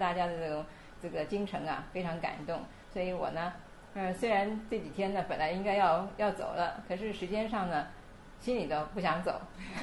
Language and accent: Chinese; Tianjin, China; 天津的法缘又特别盛啊，一个是我的家乡